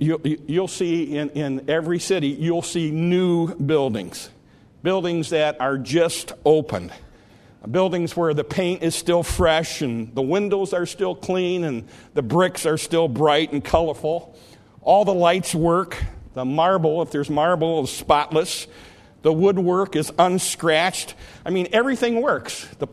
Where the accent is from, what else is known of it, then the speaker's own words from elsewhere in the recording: Detroit, Michigan, United States; I grew up in the Detroit area. In fact, my grandfather, my mom's dad, was a night watchman at the Cadillac Square building in downtown, downtown Detroit.